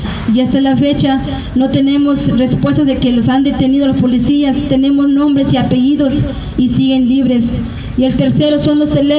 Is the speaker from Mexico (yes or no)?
yes; Mexico; porque no podemos estar callados como mexicanos.